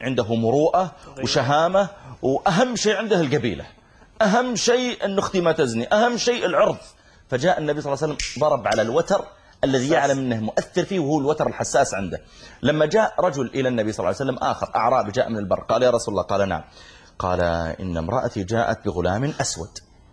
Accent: Saudi Arabia; قلت أنا من from Saudi Arabia.

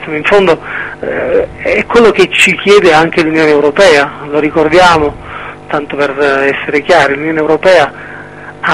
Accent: Naples, Campania, Italy; essendo napoletano

